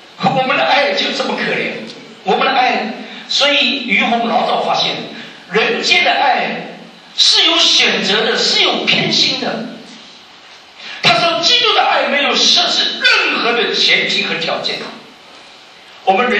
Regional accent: China; 我中国人的姓名都是

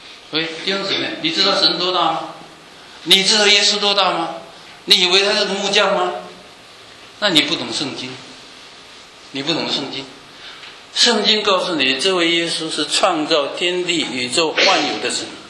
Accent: China; 那我们中国人不认识这个道是什么个东西

